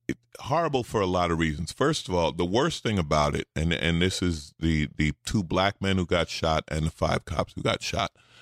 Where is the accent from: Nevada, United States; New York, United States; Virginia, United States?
New York, United States; because I'm a city guy. I grew up in New York. I moved here.